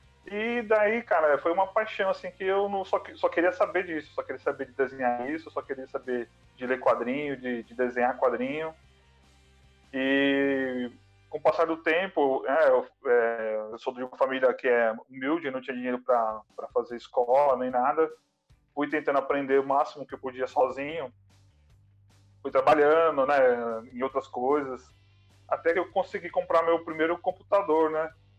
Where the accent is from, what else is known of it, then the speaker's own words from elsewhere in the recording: São Paulo, Brazil; now in Guarulhos, Brazil; Eu sou aqui de São Paulo, tô em Guarulhos.